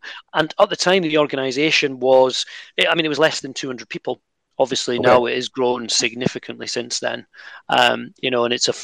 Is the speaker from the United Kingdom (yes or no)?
yes; Scotland, United Kingdom; but I come from Scotland.